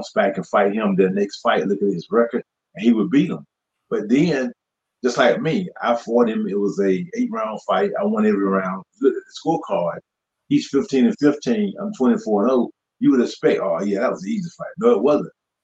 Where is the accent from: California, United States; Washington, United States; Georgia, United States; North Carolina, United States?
North Carolina, United States; Ivanhoe; nobody from around my area, I'm from Ivanhoe, North Carolina. Yes. The 2000 census, the population is 311.